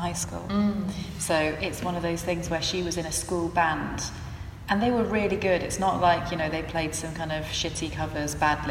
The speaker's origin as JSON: {"language": "English", "region": "East of England", "country": "United Kingdom", "tie": "born or raised there", "said": "No, so I grew up in Suffolk."}